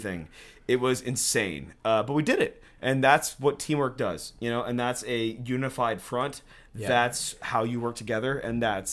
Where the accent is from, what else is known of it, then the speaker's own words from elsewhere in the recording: Houston, Texas, United States; I grew up in Houston. I went to high school in Houston.